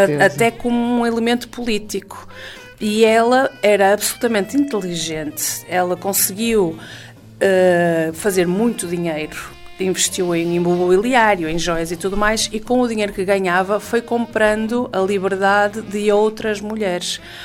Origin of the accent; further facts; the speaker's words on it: Vienna, Austria; Sou natural de Viena, mas também sou do mundo.